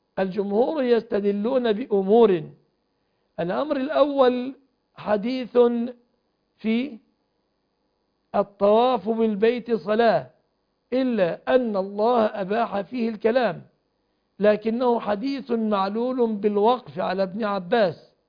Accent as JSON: {"language": "Arabic", "country": "Egypt", "said": "بلادنا مصر"}